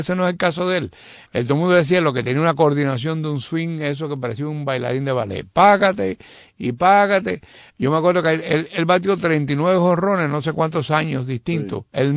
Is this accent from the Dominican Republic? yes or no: no; Cuba; como nosotros somos cubanos